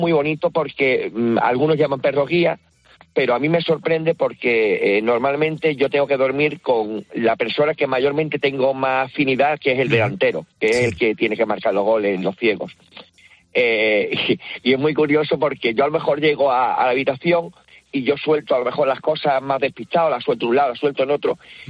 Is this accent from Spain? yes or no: yes; Málaga, Andalusia, Spain; yo por ejemplo soy de Málaga